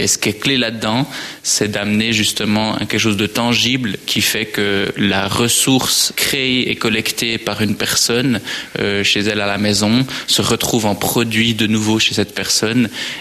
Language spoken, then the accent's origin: French; Jura, Switzerland; L'arc jurassien est, pour des raisons privées, en fait, on vient du Jura à la base, quelque chose qui nous tient à cœur.